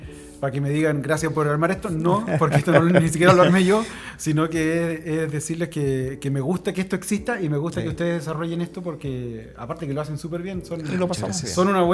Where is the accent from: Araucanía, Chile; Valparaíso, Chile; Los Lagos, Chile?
Los Lagos, Chile; Chiloé; also born or lived in Puerto Montt; si el ser de algún lugar fuera donde uno nació, yo nací en Puerto Montt. Luego, por temas familiares, ¿cierto? Por la separación de mis papás, yo me fui a vivir a Chiloé. A los 8 años